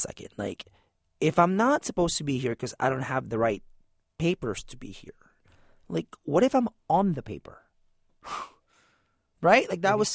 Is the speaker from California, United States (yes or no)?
yes; California, United States; growing up in California, I just assumed that that meant Mexican, and I'm Filipino.